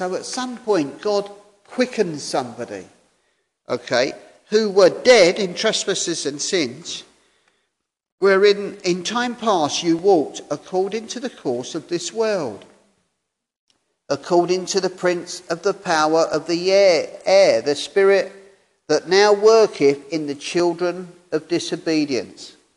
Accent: England, United Kingdom; And this porter was shocked because he was an Indian chappie and I'm English.

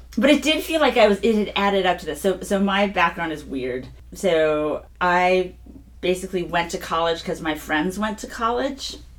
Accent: Santa Monica, California, United States; Like, I grew up in basically in Santa Monica. You know, horseback riding at Pepperdine University. So I was all about the beach.

